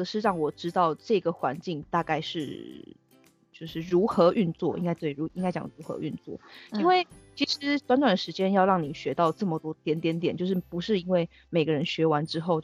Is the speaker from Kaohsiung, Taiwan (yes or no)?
yes; Kaohsiung, Taiwan; 因为我刚好提到说我是高雄人